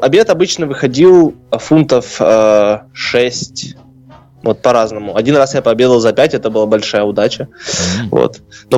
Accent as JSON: {"language": "Russian", "country": "Russia", "said": "Я говорю, я из России."}